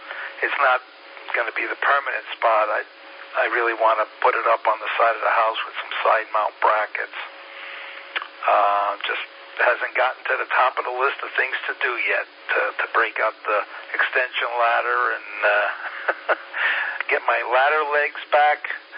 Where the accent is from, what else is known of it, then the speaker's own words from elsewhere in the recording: New York, United States; moved away as an adult; also born or lived in Connecticut; I'm originally from New York. I had a two call, and then I moved to Connecticut.